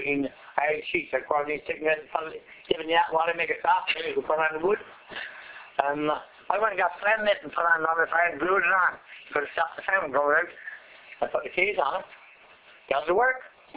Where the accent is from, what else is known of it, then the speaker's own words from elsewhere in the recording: Carbonear, Newfoundland and Labrador, Canada; I come from Carbonera.